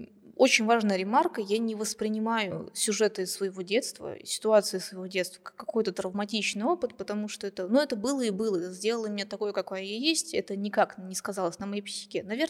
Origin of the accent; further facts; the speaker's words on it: Lukh, Ivanovo Oblast, Russia; я сама из Ивановской области, я родилась и росла первые годы жизни в деревне Лух. В принципе, я там была и в садике.